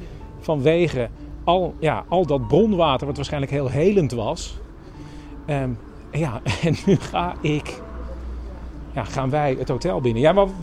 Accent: Netherlands; I'm from the Netherlands.

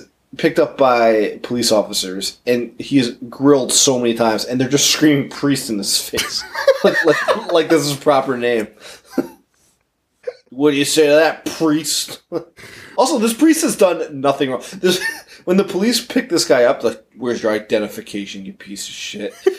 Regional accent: United States; Which, as an American, I have never given a shit.

